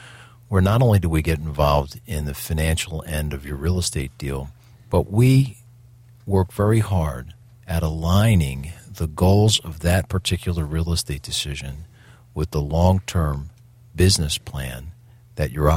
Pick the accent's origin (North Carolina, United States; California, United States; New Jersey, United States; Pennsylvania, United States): Pennsylvania, United States; Philadelphia; My mom had five kids under the age of five, three in diapers uh-huh. while we were growing up in Southwest Philadelphia.